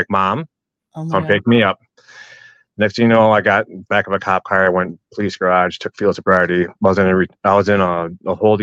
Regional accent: Madison, Wisconsin, United States; I grew up in Madison. Now my wife is from the Green Bay area. So we moved up here after we got married.

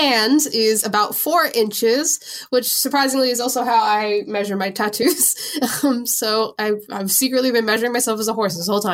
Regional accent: New York, United States; but again, as a New Yorker, I have to shout this out.

